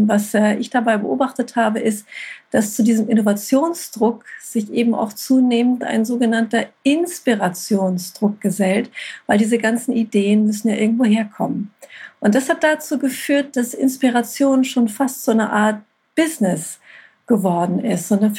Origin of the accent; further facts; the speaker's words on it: Hamburg, Germany; Ich komme aus Hamburg.